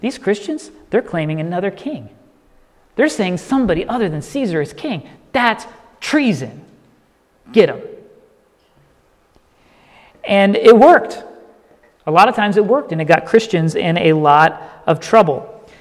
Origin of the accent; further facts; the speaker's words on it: Ohio, United States; No, sorry. I'm from Ohio.